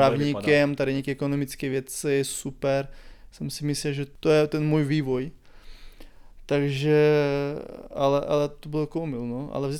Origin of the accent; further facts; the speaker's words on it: Ukraine; Czech is a second language; now in Czechia; Ano, jsem původem z Ukrajiny